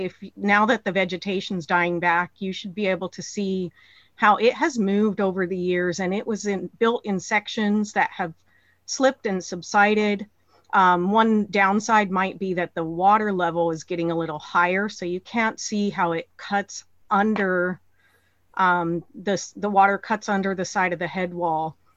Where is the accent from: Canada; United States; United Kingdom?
United States; Black Diamond, Washington; now in Bellevue, United States; I am a resident of Bellevue and I grew up in Black Diamond.